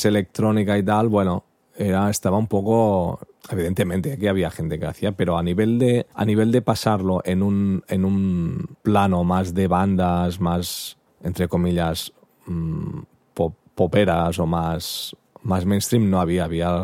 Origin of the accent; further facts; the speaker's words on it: Barcelona, Catalonia, Spain; soy de Barcelona y he estado viviendo en Barcelona, pero tuve una hija y hace 6 años y nos fuimos a vivir afuera de Barcelona.